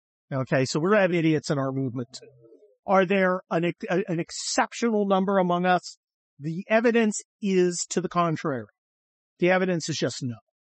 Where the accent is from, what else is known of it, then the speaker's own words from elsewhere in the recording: New York, United States; I do. I'm from New York.